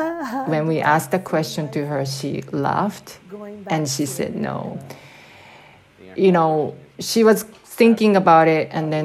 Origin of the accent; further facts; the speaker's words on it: Japan; also born or lived in New York, United States; So I'm originally from Japan, and I moved to New York after college.